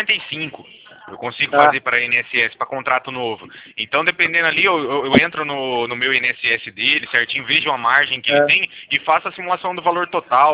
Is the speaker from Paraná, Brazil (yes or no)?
yes; Cornélio Procópio, Paraná, Brazil; Eu sou aqui de Cornélio Procópio, aqui do ladinho de Assis também.